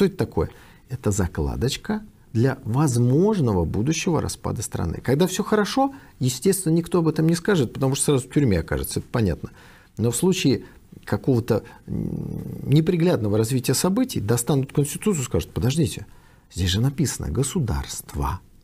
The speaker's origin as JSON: {"language": "Russian", "region": "Saint Petersburg", "country": "Russia", "said": "Поскольку я был из Ленинграда, ко мне относились хорошо"}